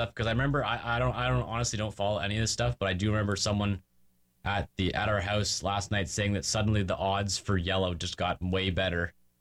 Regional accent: Canada; I as a Canadian, I kind of appreciate it.

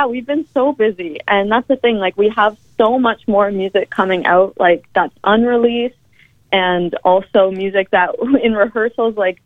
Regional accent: Canada; we're Canadian

